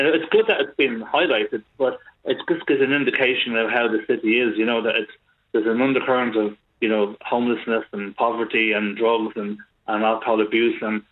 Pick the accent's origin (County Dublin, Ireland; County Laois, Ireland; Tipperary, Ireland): County Dublin, Ireland; Ballyfermot; from Ballyfermot. I know what aggression is like, you know, and originally from Ballyfermot.